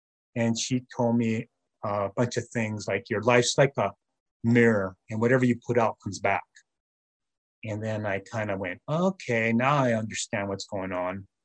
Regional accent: Los Angeles, California, United States; now in Hawaii, United States; I was born in Los Angeles. My parents were both from Hawaii. My father was born here on the Big Island, and my mother was born in Oahu. So this is actually where my roots are. And LA was where I grew up

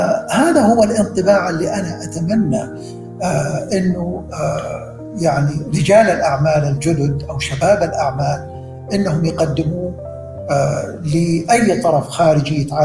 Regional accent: Saudi Arabia; كل الأمور هذه بتعطي انطباع جيد عننا كسعوديين وعن المملكة العربية السعودية.

